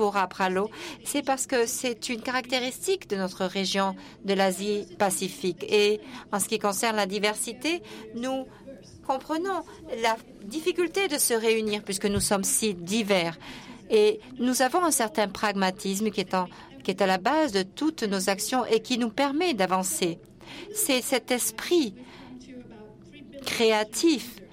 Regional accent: Malaysia; Et je suis moi-même de Malaisie.

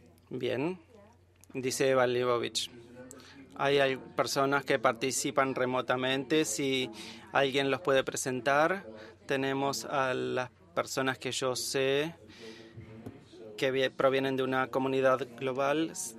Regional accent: Santiago, Santiago Metropolitan, Chile; Vengo de Santiago, Chile.

